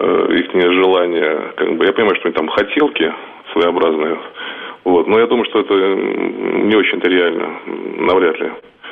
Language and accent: Russian; Moscow, Russia; я из Брюлево-Товарной.